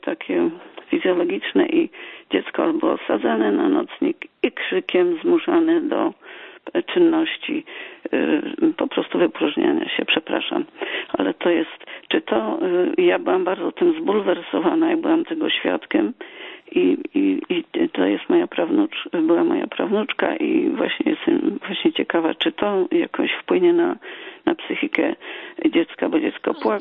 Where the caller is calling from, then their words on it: Bydgoszcz, Kuyavian-Pomeranian Voivodeship, Poland; jestem z Bydgoszczy. Mam ponad 70 lat